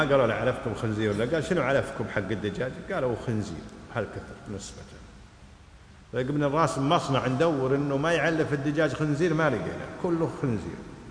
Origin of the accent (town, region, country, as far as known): Kuwait